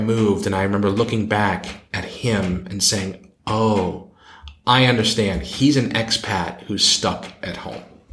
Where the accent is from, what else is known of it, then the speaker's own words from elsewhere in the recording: Boston, Massachusetts, United States; Try being Boston Irish Catholic.